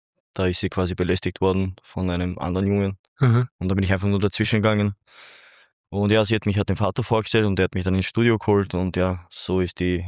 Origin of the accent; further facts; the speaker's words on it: Vienna, Austria; ursprünglich stamme ich aus Ungarn. Meine Großeltern sind hergeflüchtet und wir haben im 20. Bezirk gewohnt. Dann sind meine Eltern in den 5. gezogen und ja, und dort bin ich halt aufgewachsen.